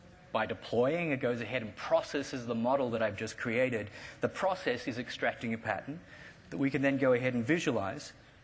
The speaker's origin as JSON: {"language": "English", "country": "Australia", "said": "I'm Australian. Any Australians in the audience?"}